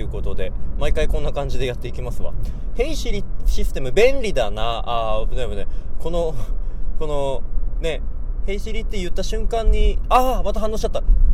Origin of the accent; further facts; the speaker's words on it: Sapporo, Hokkaido, Japan; ずっと生まれてこの方、札幌生まれてさ、その正社員正規雇用になるまでずっと札幌に住んでて、でまあね、こうやって初めて道東に来たけど、